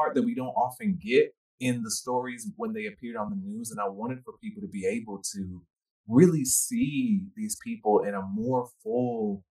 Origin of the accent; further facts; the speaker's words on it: Stone Mountain, Georgia, United States; And I grew up in Stone Mountain, Georgia, just a few miles outside Atlanta.